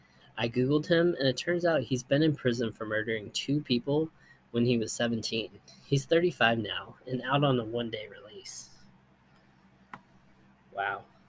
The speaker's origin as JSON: {"language": "English", "country": "France", "said": "He ended up traveling to France, my home country, and his ex-fiancée to go to her sister's wedding."}